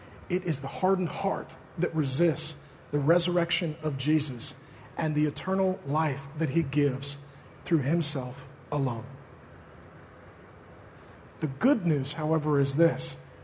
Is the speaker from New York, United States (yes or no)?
no; Seattle, Washington, United States; I grew up in South Seattle, originally between West Seattle and more down by White Center, toward West Seattle. My family moved to SeaTac when I was about 10. I love this area.